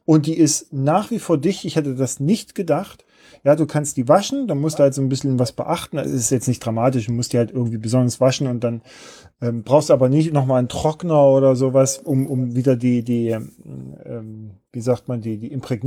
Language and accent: German; Leipzig, Saxony, Germany; bin ja Leipziger